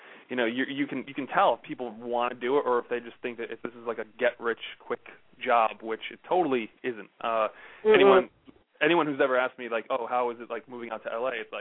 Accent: Connecticut, United States; now in Los Angeles, United States; I've been in Los Angeles for about 7 years. I'm originally from Connecticut, and, you know, I graduated film school and said I'm just going to go out to L.A.

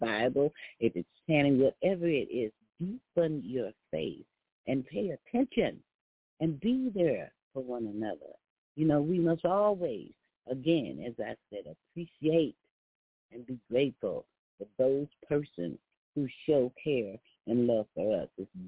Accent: Texas, United States; I'm from Texas. I grew up in them.

